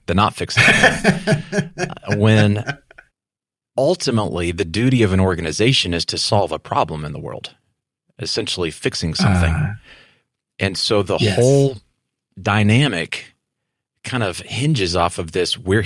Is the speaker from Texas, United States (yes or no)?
yes; Texas, United States; From West Texas. We don't use that word in West Texas.